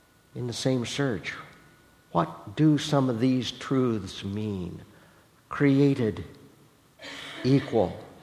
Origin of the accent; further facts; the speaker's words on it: Iowa, United States; now in Pennsylvania, United States; See, I grew up in Iowa, and even though I've lived in Pennsylvania almost twice as long as I ever lived in Iowa, there's something about me, I'm still an Iowan.